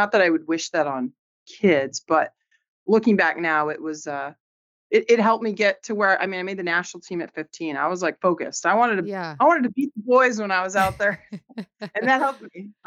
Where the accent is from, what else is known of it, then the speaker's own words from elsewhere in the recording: Pasadena, California, United States; I grew up playing hockey in Pasadena.